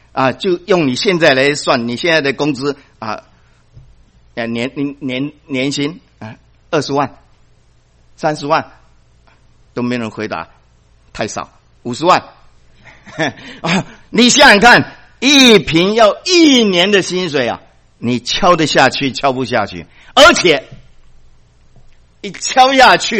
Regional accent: Taiwan; 因为我从台湾来，我只能够啊用台湾来形容，我不晓得别的地方了。

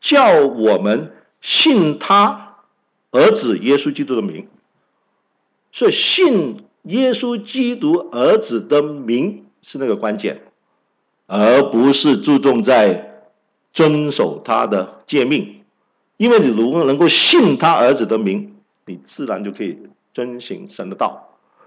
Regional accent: Hong Kong; 因为我是在香港长大的广东人啊

